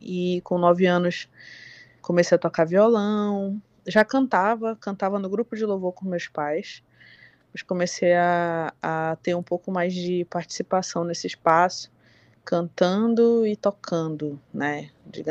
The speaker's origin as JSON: {"language": "Portuguese", "town": "Manaus", "region": "Amazonas", "country": "Brazil", "tie": "born or raised there", "also_born_or_lived": "Maués / Nova Olinda do Norte", "said": "eu sou uma artista que nasceu no interior do Amazonas, em Maués, mas eu costumo falar que sou de Manaus porque com 3 meses eu fui para Manaus, né? E desenvolvi meu trabalho artístico lá."}